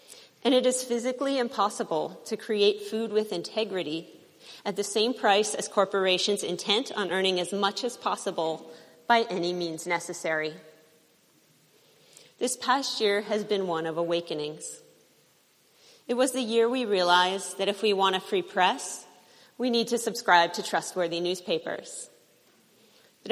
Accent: Midwest, United States; Growing up in the Midwest, I can tell you that when Kansas gets on board, the tipping point has been reached.

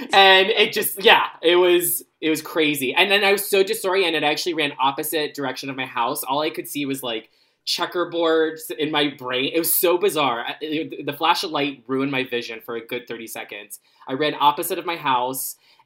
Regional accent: Florida, United States; I grew up in Florida and, you know, lightning's a bit unpredictable.

